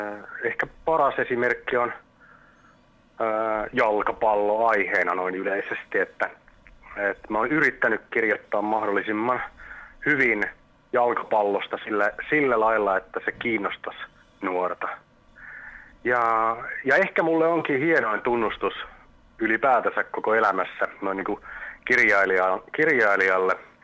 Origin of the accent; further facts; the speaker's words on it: Helsinki, Uusimaa, Finland; born there; Joo, no mä synnyin Helsingissä, mutta että Pohjois-Helsingissä Pihliksessä